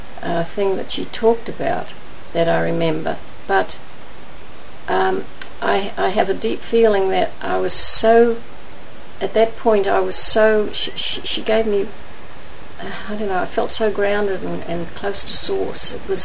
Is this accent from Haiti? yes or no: no; Leigh, Auckland, New Zealand; I'm from Auckland, actually North Auckland, a little place called Lee, and it's a fishing village.